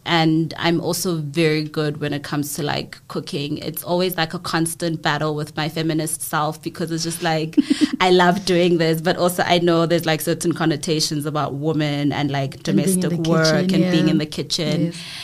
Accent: KwaMashu, KwaZulu-Natal, South Africa; being raised in a very Western sort of setting, when originally I'm from Gwamashu

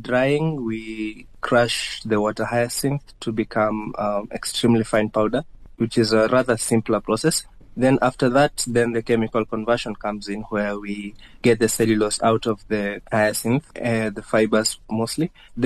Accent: Nairobi, Kenya; And I come from Nairobi, where hyacinth is not particularly a problem

